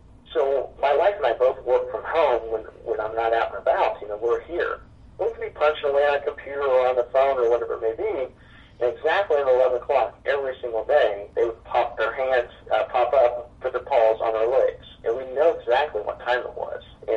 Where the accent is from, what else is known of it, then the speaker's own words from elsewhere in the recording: United States; accent: Midwestern-Southern; Or my accent is, combination Midwestern-Southern accent blends together, and I mispronounce it a little bit